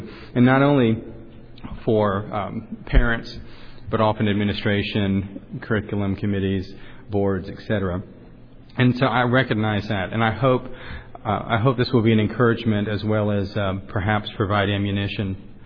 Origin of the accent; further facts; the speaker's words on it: Franklin, Tennessee, United States; I'm from Franklin, Tennessee.